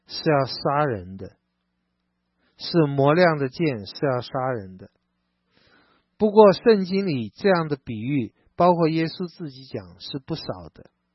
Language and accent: Chinese; Taiwan; 实在我自己从台湾来的，这个经文也对我也特别有安慰哈